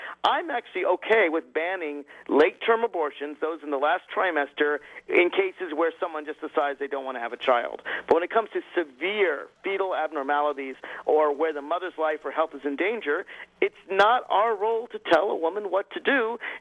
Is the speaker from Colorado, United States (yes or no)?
no; Virginia, United States; That's in my home state of Virginia, unfortunately.